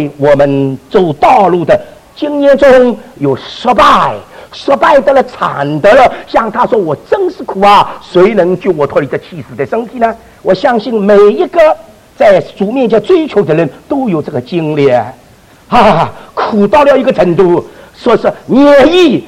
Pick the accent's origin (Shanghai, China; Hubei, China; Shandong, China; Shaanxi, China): Shanghai, China; 我们上海人喜欢骂啊，我们上海的父母有的时候骂那个孩子